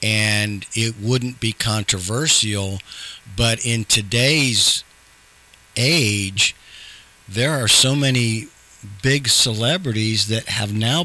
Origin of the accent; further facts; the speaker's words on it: Columbus, Ohio, United States; I've lived here for 65 years. I'm 65 years old. I was born and raised in Columbus.